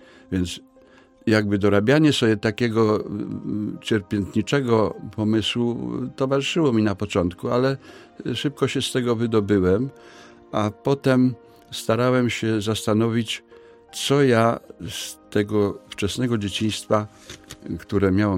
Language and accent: Polish; Dąbrowa Górnicza, Silesian Voivodeship, Poland; W 1945 roku ojciec się przeniósł do Dąbrowy Górniczej. Ja tam właśnie spędziłem dzieciństwo i młodość wczesną, tak do czasów maturalnych.